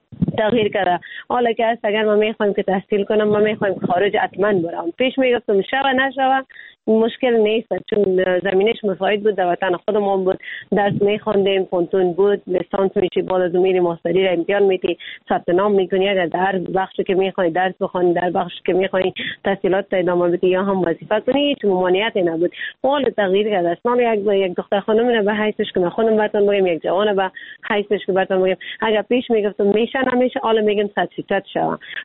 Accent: Afghanistan; ما خود ما افغان هستیم

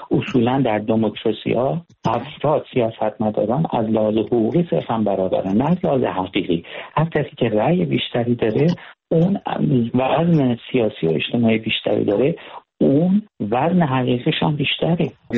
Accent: Iran; من به عنوان یک ایرانی

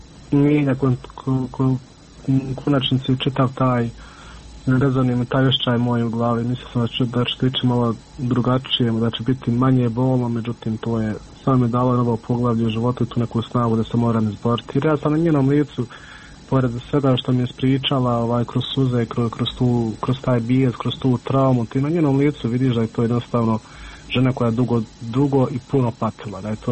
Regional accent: Miljevina, Republika Srpska, Bosnia & Herzegovina; mi smo svi gore iz Miljevine

